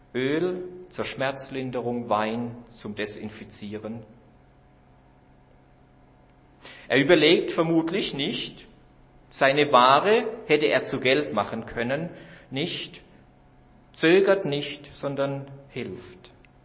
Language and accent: German; Gechingen, Baden-Württemberg, Germany; Wir Christen in Deutenbach und Stein und Nürnberg und Gechingen, wo ich herkomme, wir machen den Unterschied.